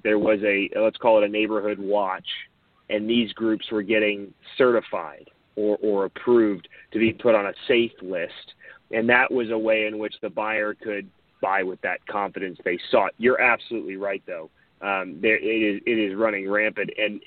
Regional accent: Florida, United States; Growing up in Central Florida and being a part of the community

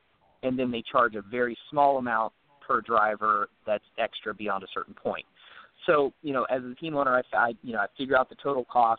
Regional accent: Tennessee, United States; He and I grew up together in East Tennessee.

